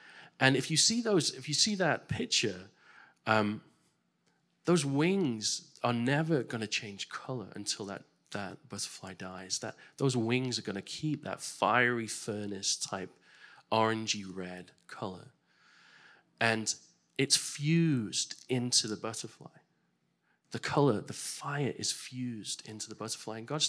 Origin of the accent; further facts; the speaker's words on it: England, United Kingdom; I was born in England, raised there, and many of you know that I became a Christian when I was very young, when I was 6 years old.